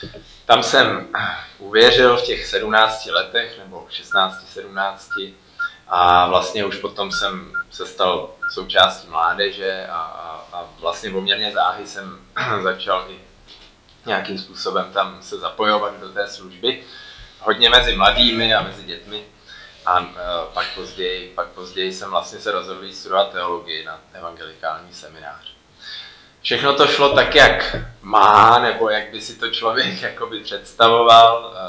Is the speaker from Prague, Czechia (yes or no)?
yes; Prague, Czechia; Nevyrostl jsem v církvi. Vyrostl jsem tady na Žižkově v Praze, vlastně v rodině, kde k víře jsem vůbec veden nebyl.